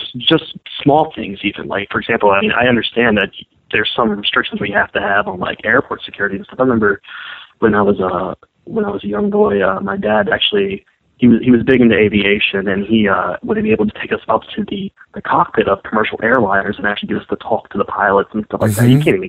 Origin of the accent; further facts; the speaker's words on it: United States; especially coming from my own perspective, being an American